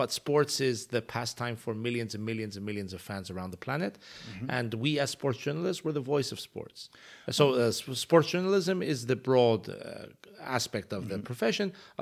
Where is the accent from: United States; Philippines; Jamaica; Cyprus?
Cyprus; Agios Dometios, Nicosia District; I come from Agios Dimedios, which is where the racetrack is. So I grew up next to the racetrack.